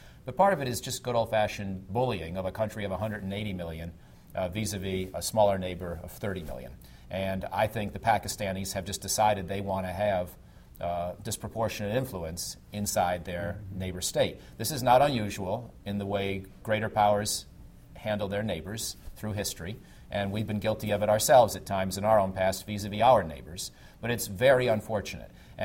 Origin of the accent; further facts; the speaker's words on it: United States; And I realize I'm an American, and it's going to sound like I'm, you know, defending my own country